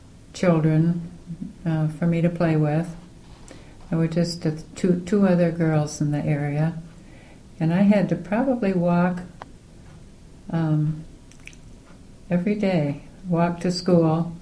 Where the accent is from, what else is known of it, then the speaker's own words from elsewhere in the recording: Flint, Michigan, United States; born there; I was born in Flint, Michigan, at Hurley Hospital on March 22, 1933.